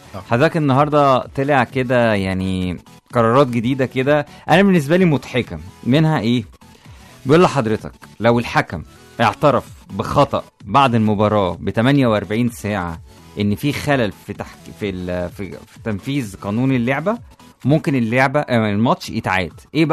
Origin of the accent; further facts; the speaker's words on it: Egypt; يعني الخطوط عندنا في مصر غريبة شوية